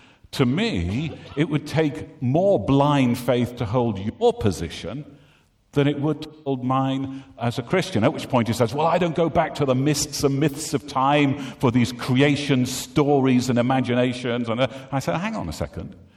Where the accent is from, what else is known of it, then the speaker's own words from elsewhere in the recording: North East England, United Kingdom; I'm a Geordie bred and live in Northumberland